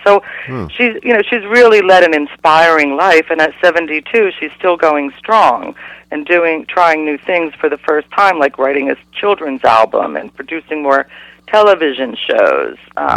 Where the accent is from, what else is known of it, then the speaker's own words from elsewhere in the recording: Cincinnati, Ohio, United States; but I grew up in Cincinnati